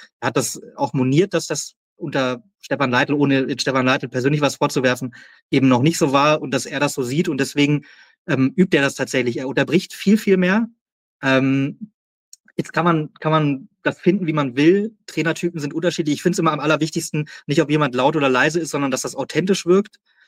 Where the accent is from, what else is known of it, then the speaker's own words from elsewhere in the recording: Peine, Lower Saxony, Germany; Ich bin aus Peine und zwar aus dem echten Peine, nicht aus Peine Ost. Bin da aufgewachsen, groß geworden, habe da mein Abi gemacht und so weiter. Bin dann fürs Studium nach Hannover und dann zurück